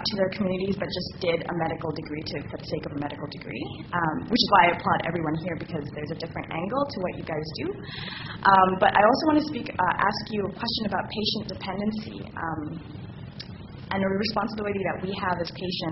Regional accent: Toronto, Ontario, Canada; I'm from Toronto. I came for this conference.

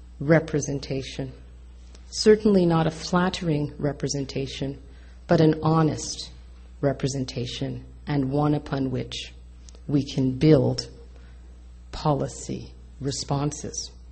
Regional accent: LaSalle, Ontario, Canada; These are the kids I played with when I grew up in LaSalle.

